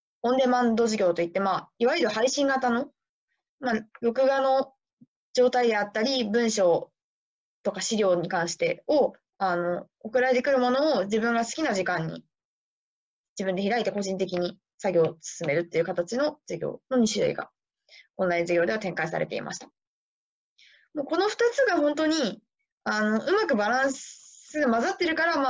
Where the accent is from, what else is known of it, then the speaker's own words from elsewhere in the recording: Shimonoseki, Yamaguchi, Japan; 私は地元は下関市なんですけれども